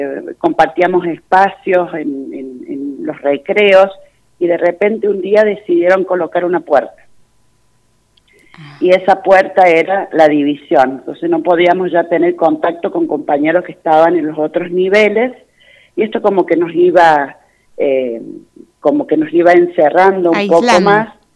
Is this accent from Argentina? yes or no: yes; San Juan, Argentina; moved away as an adult; now in Chubut, Argentina; yo soy de San Juan, pero hace más de 21 años que vivo acá en la Patagonia, en Chubut.